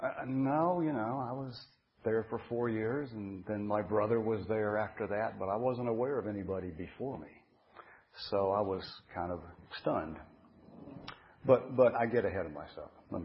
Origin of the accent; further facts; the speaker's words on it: Atlanta, Georgia, United States; I grew up in Atlanta, Georgia, one of two children, as I now understand. Went to St. Luke's Episcopal Church.